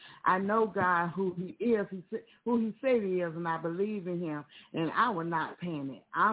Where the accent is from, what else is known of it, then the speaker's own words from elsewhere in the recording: Brookhaven, Mississippi, United States; And I'm from Brookhaven, Mississippi.